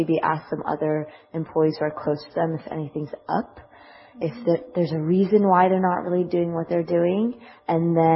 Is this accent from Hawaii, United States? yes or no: no; Seattle, Washington, United States; I'm from Seattle, Washington.